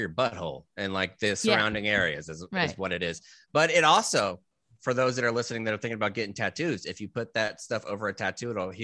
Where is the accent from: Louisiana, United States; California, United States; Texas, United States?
Texas, United States; They're cowboy boots. I'm from Texas. I can wear cowboy boots with a suit, no doubt about it.